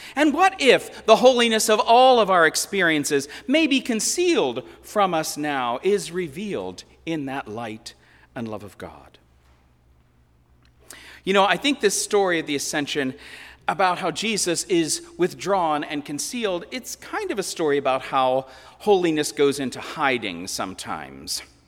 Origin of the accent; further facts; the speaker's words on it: Northeast, United States; I was from the Northeast and we were much more restrained about such things.